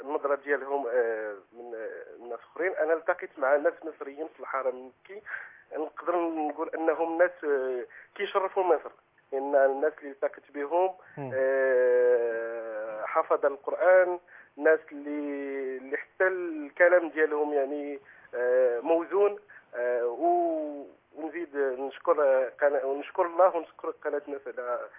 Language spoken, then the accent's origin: Arabic; Morocco; باش تكون الرؤيه عندنا حنا كمغاربه واضحين